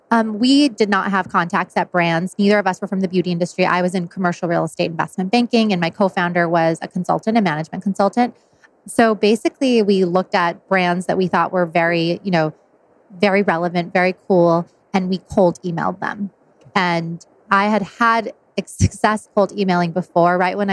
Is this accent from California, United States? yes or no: no; El Paso, Texas, United States; Well, I'm from El Paso, Texas, originally. I moved up to the Northeast for college